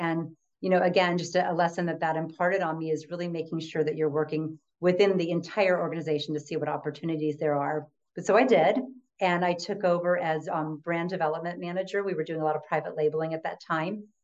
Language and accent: English; West Coast, United States; I mean, I grew up on the West Coast and our travel consisted of getting in a car, and that was the gas crisis. So it was a compact car with five of us going back and forth to our grandparents' farm in the Midwest.